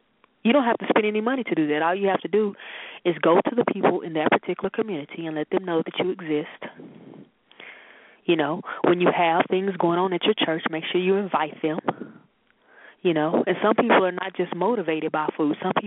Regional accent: Waco, Texas, United States; when I was growing up in South Waco, my grandmother's neighborhood, the bookmobile always came every Saturday

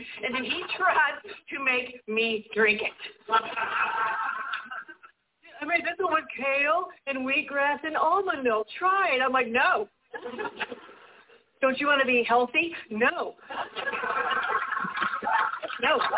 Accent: Georgia, United States; now in Maine, United States; I live in Maine, but I grew up in Georgia. Go dogs.

